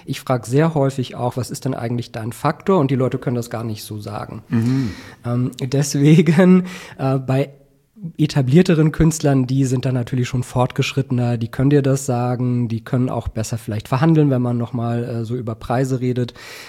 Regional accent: Berlin, Germany; in Berlin, wo ich herkomme

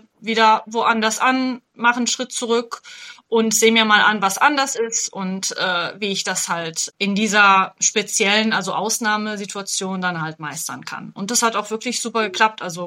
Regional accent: Italy; ich bin in Italien aufgewachsen, arbeite hier und meine ganze Umgebung, außer meiner Mutter, die hier lebt, ist halt alles auf Italienisch.

